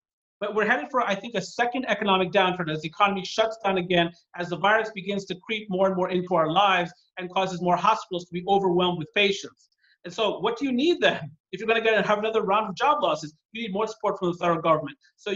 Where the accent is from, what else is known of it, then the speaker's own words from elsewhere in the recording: Maryland, United States; We're from Maryland. We don't want to bail out New Jersey. We don't want them driving through our state even.